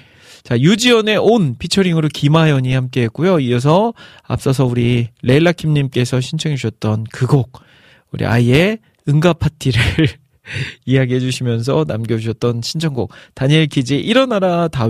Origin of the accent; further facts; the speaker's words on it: Iksan, North Jeolla, South Korea; 저희 고향인 익산에서 이제 아내 고향인 춘천으로 이동을 하는데